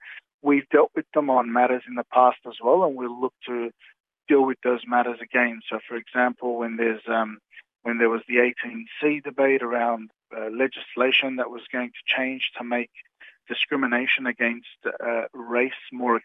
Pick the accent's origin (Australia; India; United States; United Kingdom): Australia; You never want, as an Australian, a foreign nation to be influencing Australian policy.